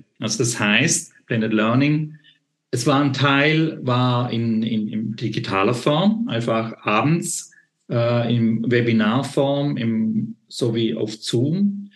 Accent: Stuttgart, Baden-Württemberg, Germany; ich bin aus dem Raum Stuttgart

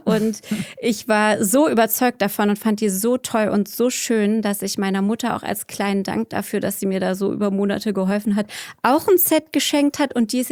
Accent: Germany; now in United States; ich als Deutsche in den USA

